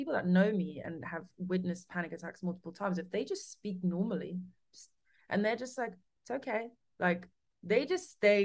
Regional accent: Switzerland; there's still people maybe back home where I grew up in Switzerland, it's a bit more conservative.

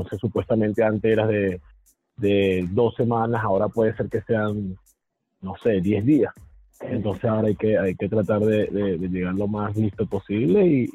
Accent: Venezuela; en mi caso, que soy venezolano

